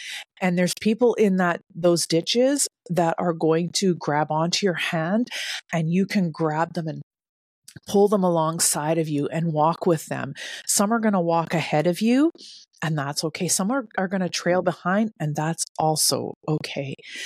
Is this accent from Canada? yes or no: yes; Canada; moved away as an adult; now in United States; I'm from Canada. So we don't talk like that.